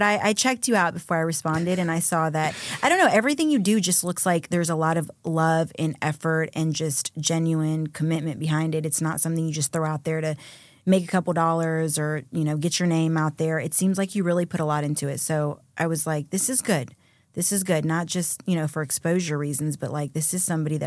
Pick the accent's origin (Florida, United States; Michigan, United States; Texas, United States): Florida, United States; Jacksonville; also born or lived in Dominican Republic; So I actually grew up in Jacksonville, Florida, but we came from Dominican Republic. I came here, I was about 10. Not here, but I came to Jacksonville when I was about 10, and I've been there ever since. I'm a Florida girl.